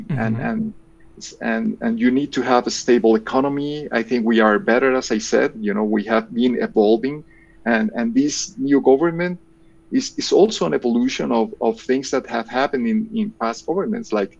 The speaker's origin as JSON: {"language": "English", "town": "Bogota", "region": "Bogotá", "country": "Colombia", "tie": "born there", "second_language": "English", "said": "As I said, like I was born in Bogota. Bogota is in the mountains"}